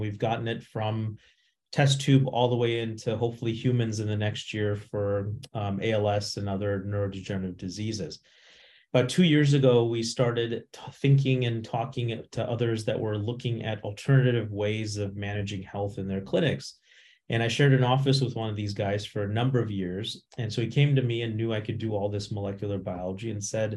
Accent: Midwest, United States; also born or lived in India; I was born in India, grew up in the Midwest, went to college in the Midwest at a liberal arts school

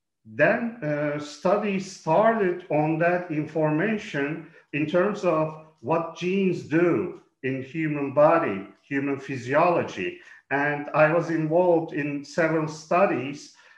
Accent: Turkey; also born or lived in Birmingham, United Kingdom; And then I got back to my home country, Turkey, after 15 years abroad

